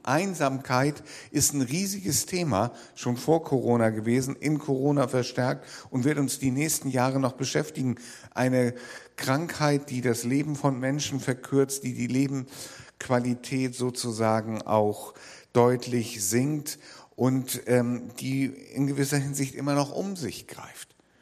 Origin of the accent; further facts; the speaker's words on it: Germany; ich komme ja so aus der Nähe von Hamburg